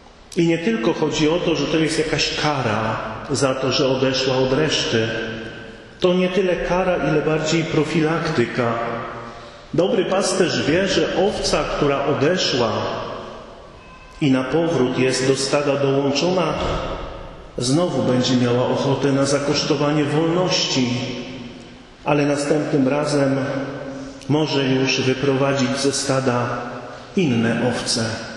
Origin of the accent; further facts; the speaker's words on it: northern Poland, Poland; ale ja pochodzę z północy